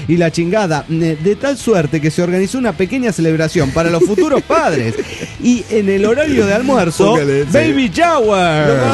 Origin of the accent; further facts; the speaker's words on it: Ecuador; de Caicho, Ecuador.